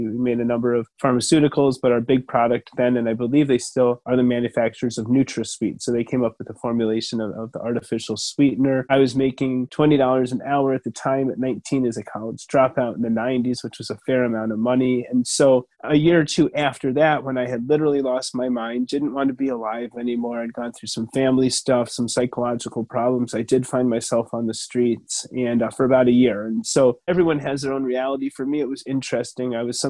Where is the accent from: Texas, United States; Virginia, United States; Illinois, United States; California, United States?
Illinois, United States; Evanston; I grew up in Evanston, great family, AP student in high school, went to college on a full academic scholarship.